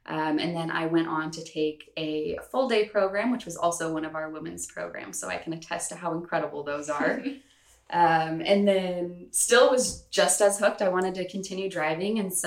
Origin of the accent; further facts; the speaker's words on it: California, United States; moved away as an adult; now in Washington, United States; So I am actually originally from California. My fiance moved up to Washington for work